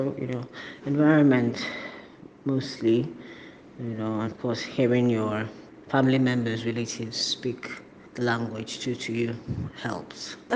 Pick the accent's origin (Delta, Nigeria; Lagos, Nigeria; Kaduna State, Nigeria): Lagos, Nigeria; I grew up in Lagos, but in my house, you visit grandma, at, you know, in the East for maybe holidays.